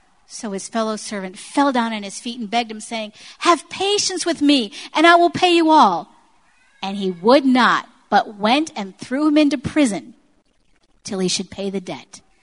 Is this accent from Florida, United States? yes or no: no; Detroit, Michigan, United States; And people like me, growing up in Detroit, knew how to fight.